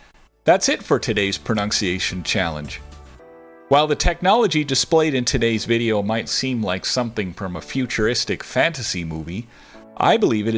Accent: Toronto, Ontario, Canada; For example, I am from Toronto, Canada.

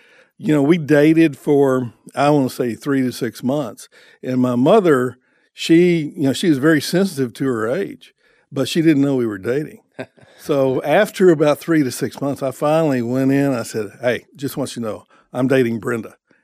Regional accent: Odessa, Texas, United States; I grew up in West Texas in Odessa, Texas.

